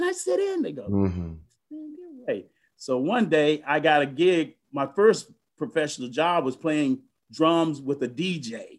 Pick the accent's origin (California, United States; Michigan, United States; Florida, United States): Florida, United States; Kissimmee; Well, I grew up in Kissimmee, Florida in 1955, August 12th.